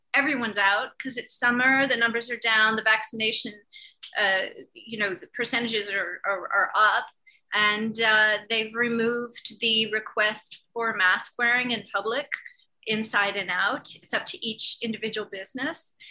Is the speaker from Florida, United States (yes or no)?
no; Massachusetts, United States; now in New York, United States; I grew up in Massachusetts, and it's much more typically northeastern, which means we get, or we used to get, 4 predictable seasons, every season in its full glory.